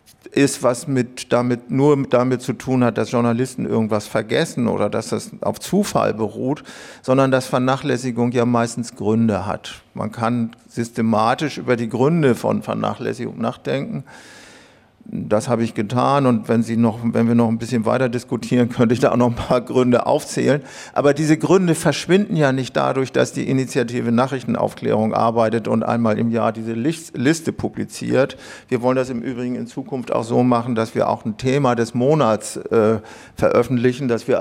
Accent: Hamburg, Germany; hauptsächlich an der Universität Hamburg. Das ist meine Heimatstadt.

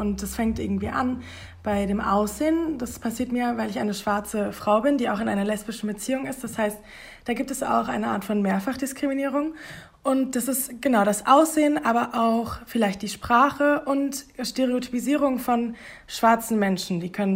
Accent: Germany; born there; ich bin in Deutschland geboren, das heißt, ich habe da ein Privileg, dass ich zum Beispiel keinen Akzent habe

